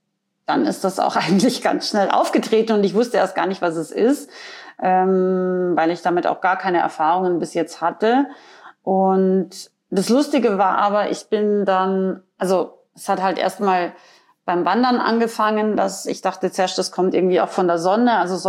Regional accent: Austria; Und ich bin ja ursprünglich aus Österreich

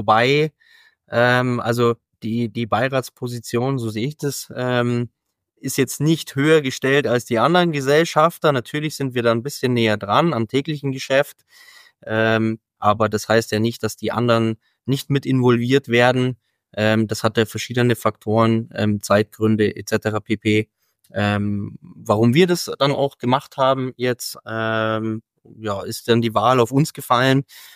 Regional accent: Kaufbeuren, Bavaria, Germany; Bin 37 Jahre alt, gebürtiger Kaufbeurer

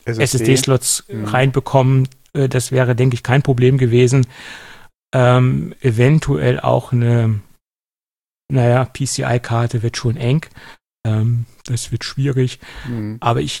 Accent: Göttingen, Lower Saxony, Germany; der Wienerwald bei uns in Göttingen

